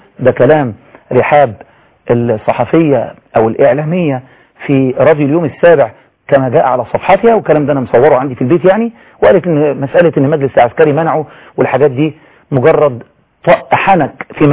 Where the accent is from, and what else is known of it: Egypt